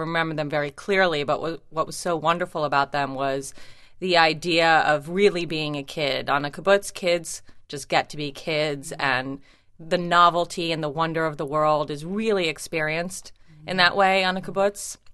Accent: New Jersey, United States; also born or lived in Israel; I grew up in New Jersey.

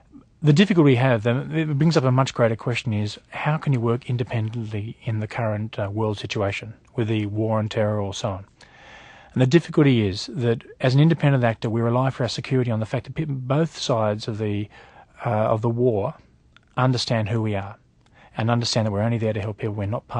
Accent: Australia

